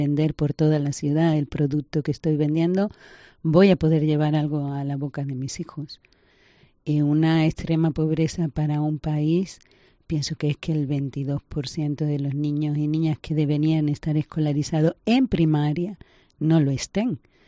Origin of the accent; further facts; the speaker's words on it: Fuengirola, Andalusia, Spain; now in Angola; Soy de Fuengirola, Málaga.